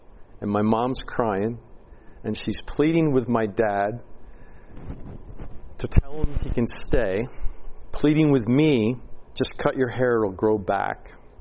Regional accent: Philadelphia, Pennsylvania, United States; So I, growing up in Philadelphia, I wanted to get as far away from home as I could.

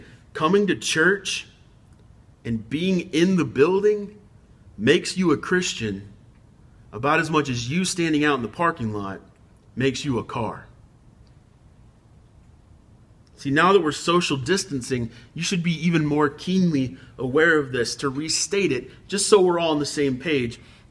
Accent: the South, United States; I grew up in the South, square in the middle of the Bible Belt.

